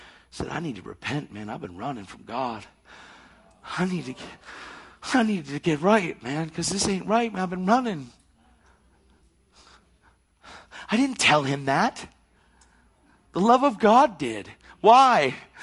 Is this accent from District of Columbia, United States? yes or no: no; Pennsylvania, United States; Man, where are you from? From Pennsylvania.